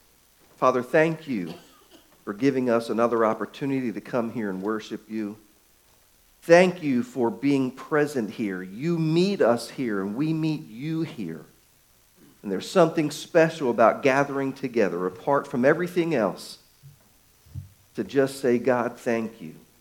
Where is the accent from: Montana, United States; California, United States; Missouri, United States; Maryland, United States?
Maryland, United States; Baltimore; Well, many of you know that I grew up in Baltimore, Maryland, and that I was a big Baltimore Orioles baseball fan.